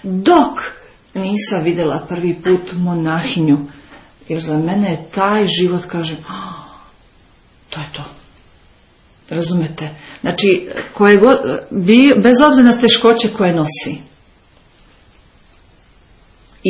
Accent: Bosnia & Herzegovina; born there; Rođena sam u Bosni, ali moji su u Somboru svi. U Braču dolazim iz Lazarevca.

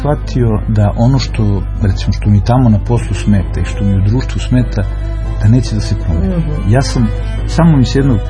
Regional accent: Kragujevac, Šumadija, Serbia; ja sam rođen u Kragujevcu. Znači, rođen sam u zgradi gde sam posle bio student medicine. Stanovao sam u ulici grada Sirena koje jedno 800 metara ili kilometara odatle. Išao sam u školu Svetozar Marković koja je na drugu stranu.

